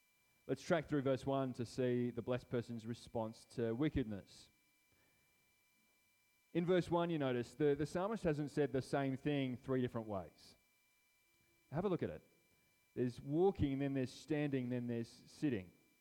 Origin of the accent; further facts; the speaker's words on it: Tasmania, Australia; now in Subiaco, Australia; I grew up in Tassie on the coast and in the farmland, so familiar with living in the bush. It's great. But then moved over here